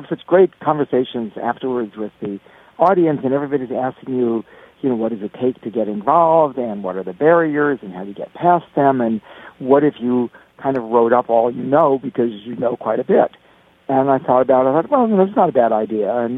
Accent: California, United States; And I was growing up in California, and so I said, we got to stop them, stop the communists.

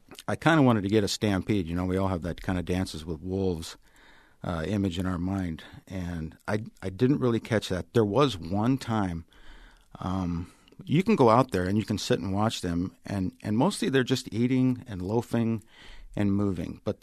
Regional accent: Iowa, United States; well, you know, I'm from Iowa, and I kind of like Midwest things. I'm very plains-oriented

